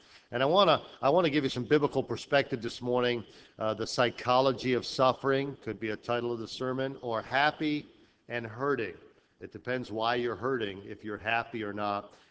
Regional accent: Rhode Island, United States; And so, and again, I grew up in Rhode Island, and this is every year.

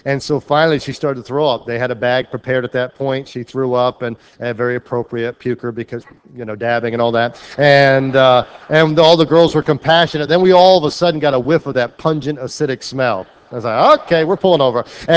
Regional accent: Rhode Island, United States; I know from growing up in Rhode Island and then going to different parts of the country

